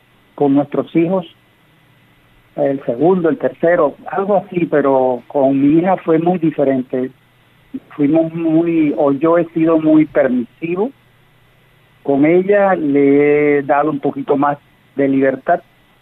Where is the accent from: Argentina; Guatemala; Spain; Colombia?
Colombia; Riohacha, La Guajira; yo con 50 años, mi esposa con 41, somos de la costa, yo soy de Ribacha.